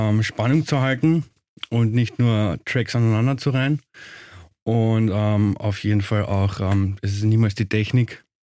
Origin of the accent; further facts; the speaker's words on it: Carinthia, Austria; also born or lived in Switzerland; Ich bin in der Schweiz geboren, aber in Kärnten aufgewachsen.